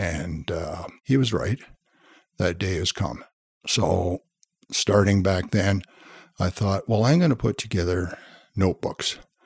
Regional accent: Montreal, Quebec, Canada; And I grew up in Montreal, and I used to fish some of the little streams in the Laurentians for brook trout.

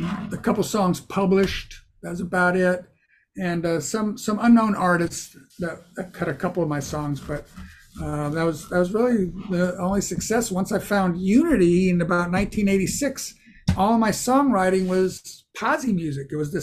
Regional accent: Orlando, Florida, United States; now in Nashville, United States; I grew up in Orlando, Florida, and I went to Nashville pretty much right out of college.

